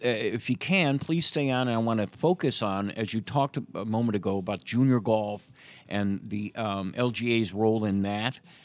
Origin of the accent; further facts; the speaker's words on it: Chicago, Illinois, United States; When I first came down to Louisiana, I came from Chicago, and I was in Baton Rouge